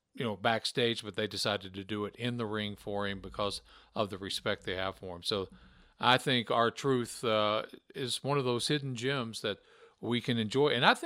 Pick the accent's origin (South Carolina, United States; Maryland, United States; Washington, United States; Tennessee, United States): Tennessee, United States; I speak goodly English language. I'm from Tennessee.